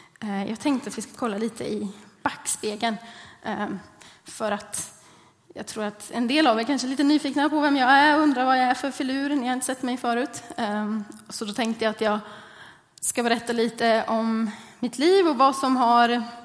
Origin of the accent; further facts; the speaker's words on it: Askeby, Östergötland, Sweden; Jag kommer från Askeby som ligger utanför Linköping. Där är jag född, uppvuxen. Där gick jag i söndagsskola och scouter i en liten missionskyrka.